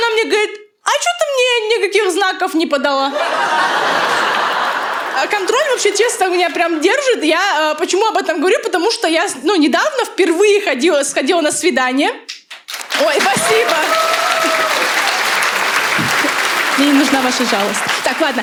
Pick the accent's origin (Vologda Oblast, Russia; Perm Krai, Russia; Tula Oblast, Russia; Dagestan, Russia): Dagestan, Russia; я из Дагестана приехала, вообще училась здесь в театральном институте